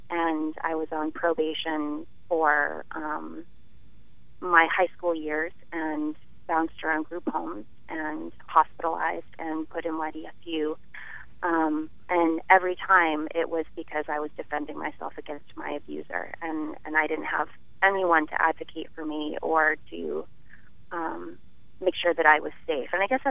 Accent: Concord, New Hampshire, United States; I grew up in the Concord School District, and when I was in eighth grade

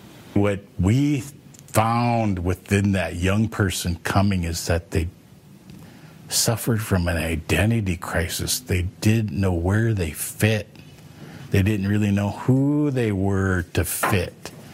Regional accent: Aberdeen, South Dakota, United States; I grew up in Aberdeen, South Dakota. My parents worked for the BIA.

